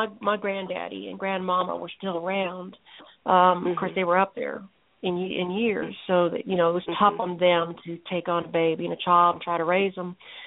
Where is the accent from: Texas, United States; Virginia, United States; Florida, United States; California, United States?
Texas, United States; Dallas; I was born in Dallas, Texas. My mama didn't want me. So at 2 months old, I became, I don't know. I was raised by foster families my whole life.